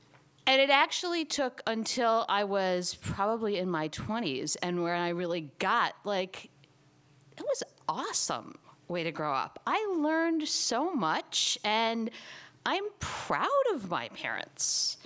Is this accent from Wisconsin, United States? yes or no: yes; Milwaukee, Wisconsin, United States; I'm from Milwaukee, as I suspect a lot of you are. And I'm a proud product of the Milwaukee public school system.